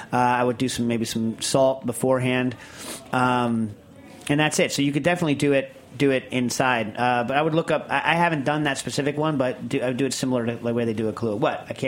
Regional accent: Lisbon, Portugal; from Lisbon, Portugal, and last June I visited Tokyo and Kyoto as part of my honeymoon around the world.

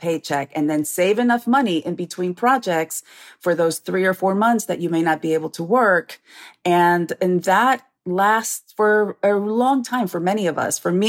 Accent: Iowa City, Iowa, United States; Even growing up in Iowa City, where we ended up, because my father became a teacher assistant at the University of Iowa, where he obtained his doctorate.

